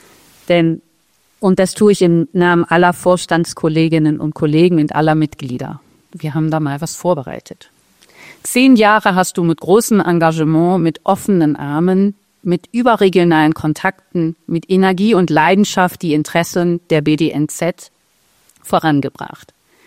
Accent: Northern Germany, Germany; ich bin ursprünglich Norddeutsche

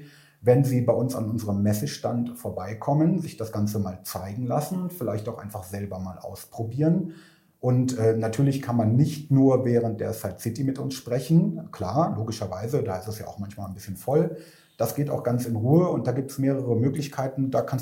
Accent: Cologne, North Rhine-Westphalia, Germany; Ja, mir geht als Kölner natürlich das Herz auf, dass es auch ein Beratungszentrum in meiner Heimatstadt gibt.

